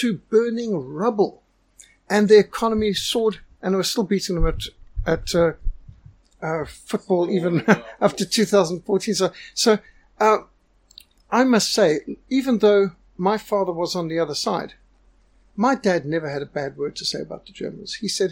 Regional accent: South Africa; I'm a South African

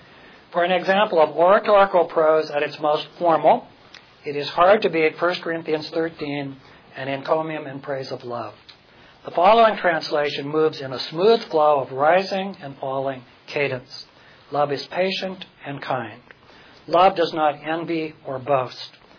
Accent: Pella, Iowa, United States; Much of what I said seemed pretty esoteric to folks in the farming milieu of my hometown of Pella, Iowa

